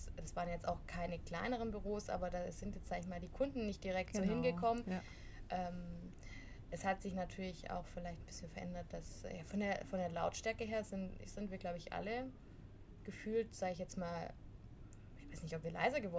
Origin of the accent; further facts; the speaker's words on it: Markdorf, Baden-Württemberg, Germany; Ja, also zum einen, ich komme aus Markdorf, das heißt, es ist auch so ein Stück Heimat.